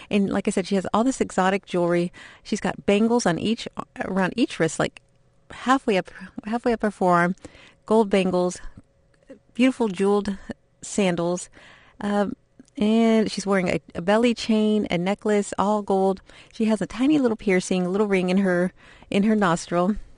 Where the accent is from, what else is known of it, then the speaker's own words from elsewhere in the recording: Laos; the problem of unexploded ordnance in my home country of Laos.